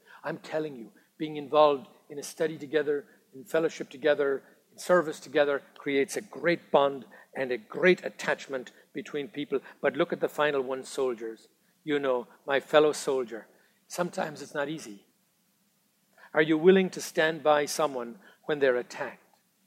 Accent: Ireland; now in United States; I wasn't an American then. I was only Irish. Now I'm American.

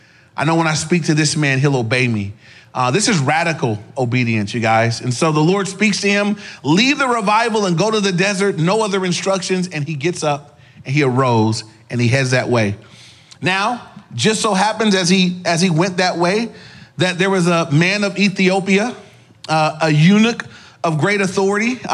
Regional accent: Inglewood, California, United States; And I grew up in the city. I grew up in Inglewood.

